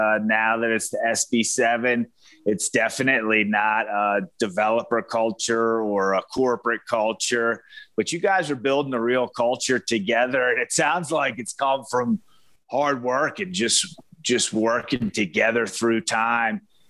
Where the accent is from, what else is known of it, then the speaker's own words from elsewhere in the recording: Baltimore, Maryland, United States; I grew up in Baltimore, around Baltimore my whole life.